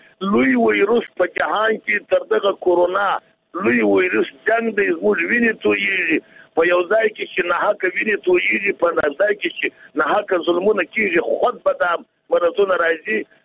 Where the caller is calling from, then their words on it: Jowzjan, Afghanistan; د جوزجان ولایت سره مسافر په تماس کې